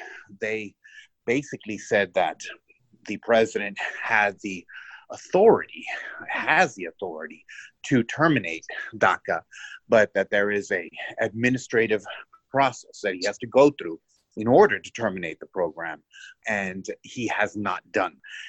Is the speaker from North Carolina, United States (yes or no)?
no; Laredo, Texas, United States; Well, I'm originally from Laredo and I am an attorney now doing criminal defense and immigration work